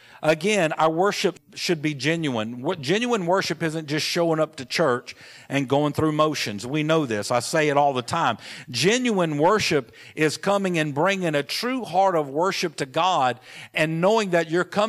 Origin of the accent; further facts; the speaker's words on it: United States; As an American, we have the right to vote and do all those things.